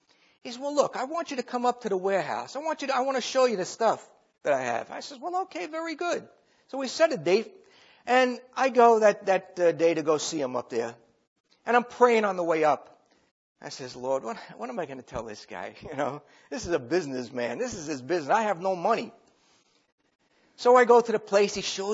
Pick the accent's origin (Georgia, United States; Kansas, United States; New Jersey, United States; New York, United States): New York, United States; Babylon; well, I'm from New York, out in the island.